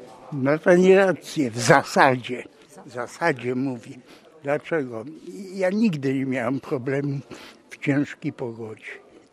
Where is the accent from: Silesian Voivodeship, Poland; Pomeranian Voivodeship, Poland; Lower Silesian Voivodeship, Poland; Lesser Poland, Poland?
Pomeranian Voivodeship, Poland; Gdynia; born there; Ja się urodziłem w Gdyni. W 1932 roku i po wojnie rozpocząłem w harcerskim ośrodku morskim w Gdyni. I tak cały czas żegluję w Gdyni.